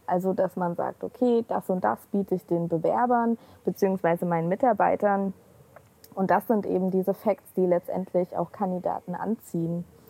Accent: Leipzig, Saxony, Germany; Ich komme auch aus Leipzig

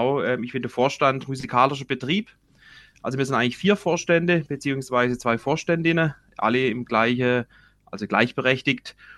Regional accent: Elzach, Baden-Württemberg, Germany; also wir im Endeffekt aus Brechtal, das ist ein Stadtteil aus Elsach, das ist 20 Kilometer von Freiburg weg, ungefähr nördlich von Freiburg.

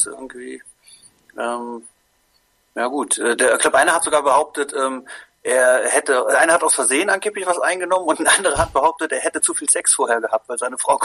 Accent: Koblenz, Rhineland-Palatinate, Germany; Ich komme ja ursprünglich aus Koblenz, und da gab es das sogenannte Abendsportfest.

